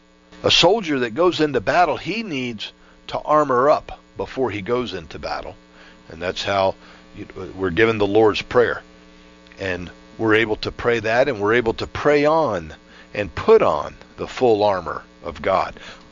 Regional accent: Florida, United States; I grew up in Central Florida.

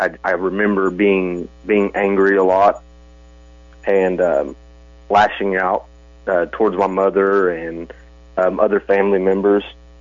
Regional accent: Shawnee, Oklahoma, United States; also born or lived in Muskogee; I was born in June of 1988 in Muskogee, Oklahoma. We moved to Shawnee, Oklahoma when I was about 18 months old.

